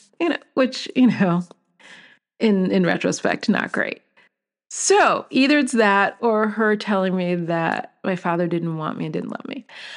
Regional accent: Brooklyn, New York, United States; I'm from Brooklyn. Take the girl out of Brooklyn, but you can't take Brooklyn out of the girl.

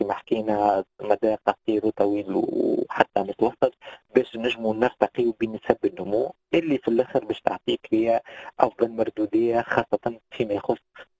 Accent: Tunisia

